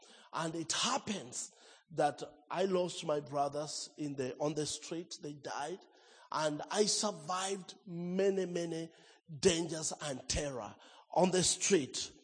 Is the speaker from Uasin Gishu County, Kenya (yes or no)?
no; Nakuru, Nakuru County, Kenya; born there; I was born in Kenya, in that town that I'm preaching right now called Nakuru.